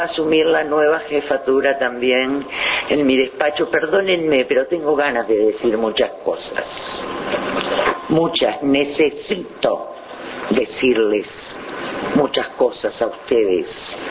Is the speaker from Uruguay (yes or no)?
yes; Uruguay; vivir en este maravilloso país como los uruguayos estábamos acostumbrados a vivir.